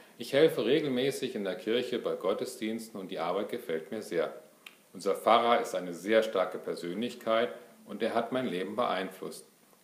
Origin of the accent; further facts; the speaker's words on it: Romania; Ich bin stolz darauf, dass ich zu der deutschen Minderheit gehöre. Aber genauso bin ich auch Rumäne und das ist für mich auch wichtig. Mit meiner Mutter rede ich Deutsch, mit meinem Vater Rumänisch und mit meinem Bruder beides.